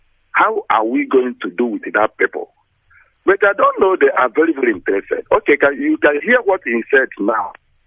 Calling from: Arondizuog, Imo, Nigeria; I'm calling from Arondizuog, Imo State.

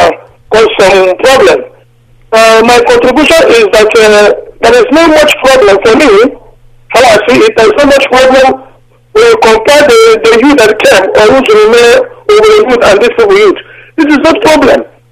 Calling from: Valencia, Valencian Community, Spain; I'm calling from Valencia, Spain.

